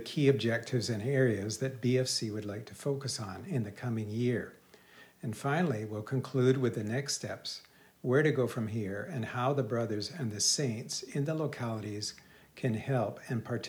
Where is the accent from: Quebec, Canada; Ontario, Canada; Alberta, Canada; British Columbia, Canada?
British Columbia, Canada; Vancouver; from Vancouver